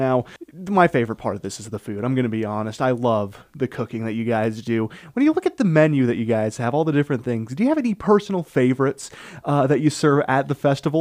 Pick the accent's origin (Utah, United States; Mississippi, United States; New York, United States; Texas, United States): Utah, United States; Huntington; I've been enjoying this festival since I was a little kid growing up in Huntington